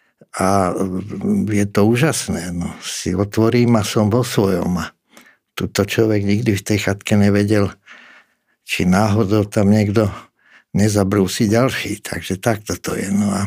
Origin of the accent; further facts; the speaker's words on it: Bratislava, Bratislava Region, Slovakia; ja som z Bratislavy, babka bývala pod Slavínom, prechádzam tie staré miesta